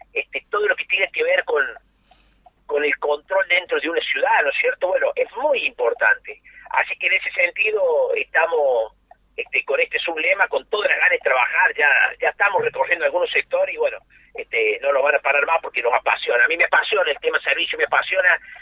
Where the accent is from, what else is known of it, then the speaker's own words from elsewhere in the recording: San Luis, Argentina; Nací en San Luis, viví más de 30 años en San Luis, formé mi familia, tengo hijos viviendo en San Luis.